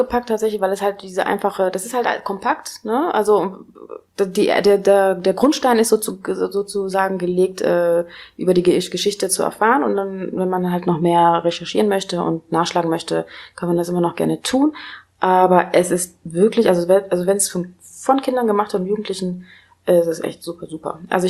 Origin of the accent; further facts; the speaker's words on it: East Germany, Germany; Und ich bin ja auch in Ostdeutschland groß geworden, ein Teil 8 Jahre meines Lebens.